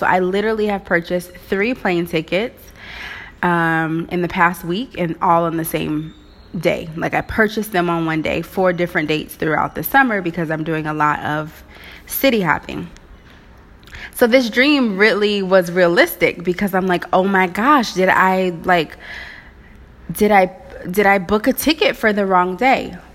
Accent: Waynesville, Missouri, United States; I was like going to road trip back to my hometown, Waynesville, Missouri.

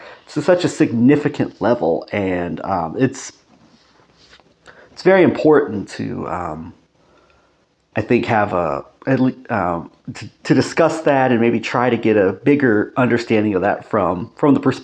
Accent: United States; or at least for me as an American, I think this will also apply to some other countries, hopefully, in the Western world

